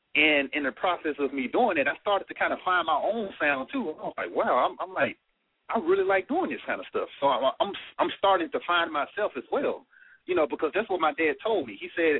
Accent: Memphis, Tennessee, United States; now in Los Angeles, United States; My hometown is Memphis, Tennessee.

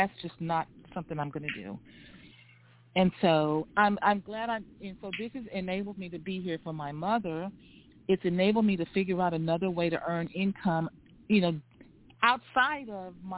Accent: Texas, United States; I'm from Texas. I talk slow. I hear slow.

